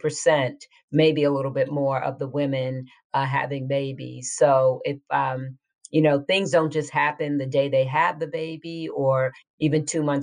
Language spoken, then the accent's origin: English; New York, United States; I'm from New York, went to college there.